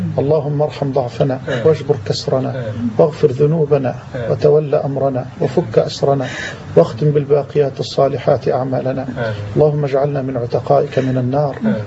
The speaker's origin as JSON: {"language": "Arabic", "country": "Egypt", "said": "واجعل بلدنا مصر أمنا أمانا سخاء رخاء"}